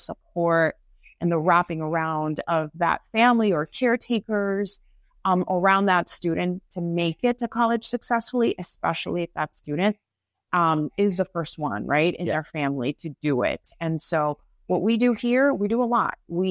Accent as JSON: {"language": "English", "town": "Miami", "region": "Florida", "country": "United States", "said": "I am a Florida girl. Yes. 305 till I die. So, well, thank you for that. Let's see. I was born in Miami, Florida. My whole family, though, is from Colombia."}